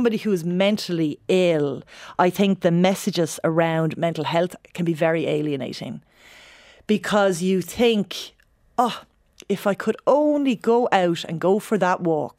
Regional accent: New Ross, Leinster, Ireland; like I grew up in New Ross

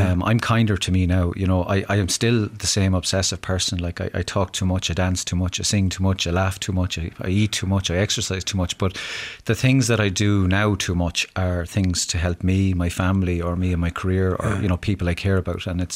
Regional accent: Dunlavin, Leinster, Ireland; also born or lived in Mullingar; But yeah, back in Dunlavin, my parents moved there in 1972. We moved from Mullingar.

